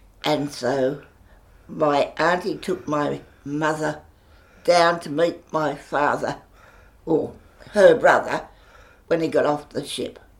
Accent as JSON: {"language": "English", "town": "Sydney", "region": "New South Wales", "country": "Australia", "tie": "born there", "said": "And I was born in Sydney. We lived in Randwick over the butcher shop in the flat there."}